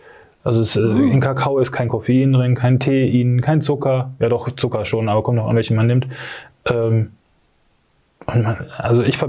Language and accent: German; North Rhine-Westphalia, Germany; Nein, ich komme aus dem Ruhrgebiet